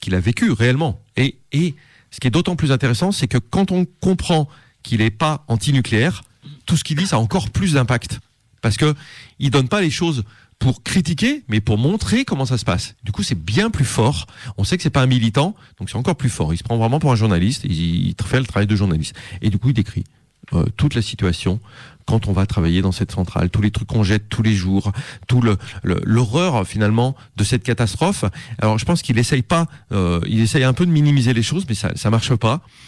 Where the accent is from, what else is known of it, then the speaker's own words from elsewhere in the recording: France; que nous en tant que Français on a du mal à dire